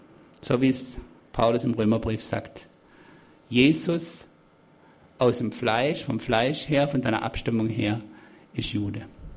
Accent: Germany; ich denke, wir als Deutsche, die wir das Volk waren

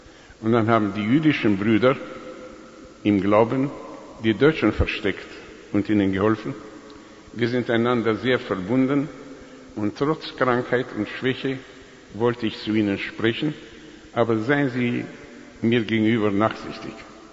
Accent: Romania; da bekam ich einen Telefonanruf von Bukarest, von Rumänien, meinem Heimatland.

